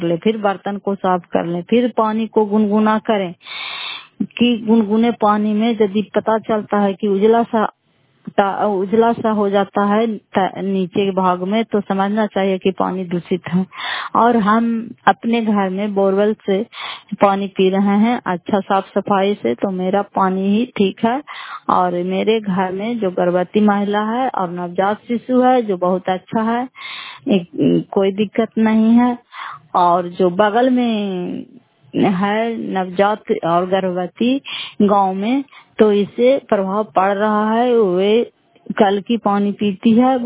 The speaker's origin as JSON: {"language": "Hindi", "town": "Nalanda", "region": "Bihar", "country": "India", "said": "घर फतेहपुर पंचायत मकरौता जिला नालंदा करा पसरा ब्लॉक की निवासी हूँ"}